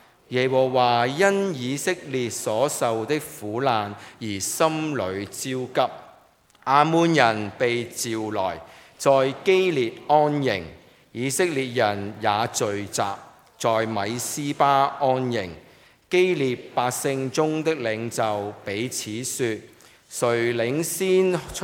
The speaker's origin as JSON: {"language": "Cantonese", "country": "China", "said": "我哋中國人廚房有乜嘢啊？灶君係咪啊？"}